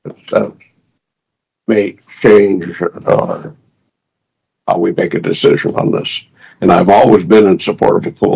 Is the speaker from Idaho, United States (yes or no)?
yes; Sandpoint, Idaho, United States; even though I'm from Sandpoint. Perhaps I'm biased on that.